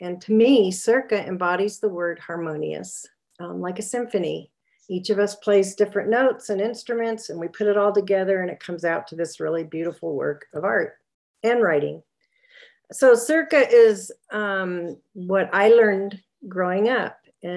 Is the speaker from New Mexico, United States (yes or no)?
yes; Albuquerque, New Mexico, United States; also born or lived in Clovis, United States; Well, I was born in Clovis Air Force Base, New Mexico. We moved every 3 years until finally we landed at Kirtland Air Force Base in Albuquerque when my dad retired.